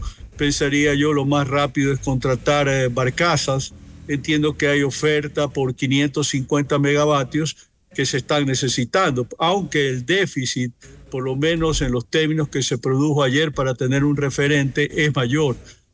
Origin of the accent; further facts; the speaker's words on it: Ecuador; nos toca como sociedad, como pueblo ecuatoriano, pagar una factura